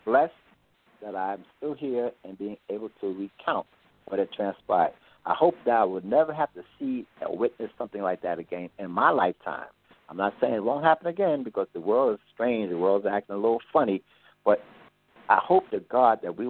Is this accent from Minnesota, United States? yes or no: no; Harlem, New York, United States; I'm born and raised in Harlem, and I come from a family of seven. Now, there's only four of us left now, but I come from a family of seven.